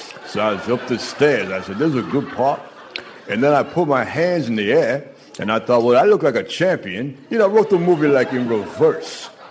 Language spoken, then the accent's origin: English; Flatbush, New York, United States; Yeah, I grew up in Flatbush. It's a little tiny house. It was apartment buildings. We had a house in between.